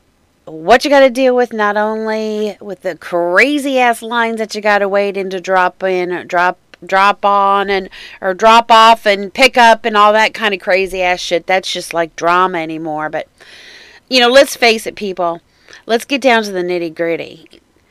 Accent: Midwest, United States; But you know, I grew up in the Midwest, and I was used to driving in the fucking rain and the fucking snow and the ice and the black ice

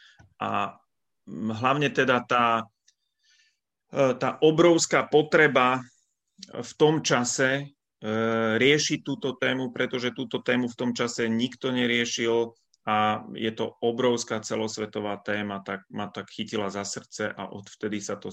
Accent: Trenčín, Trenčín Region, Slovakia; pochádzam z Trenčína, som ženatý, mám 3 deti

